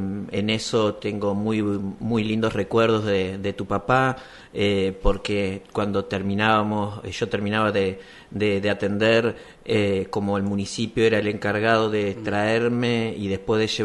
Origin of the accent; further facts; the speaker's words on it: Nogoyá, Entre Ríos, Argentina; en el 2000 vuelvo a Nogoyá, mi ciudad natal.